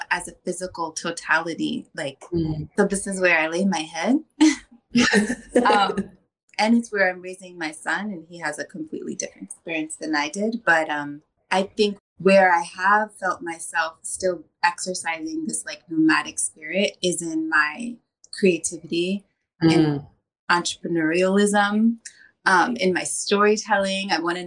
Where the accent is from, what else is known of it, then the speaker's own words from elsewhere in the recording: Niger; I'm half Congolese, mm-hmm. half a white American, but I grew up in Niger, which was like your kids, also not home of neither one of my parents.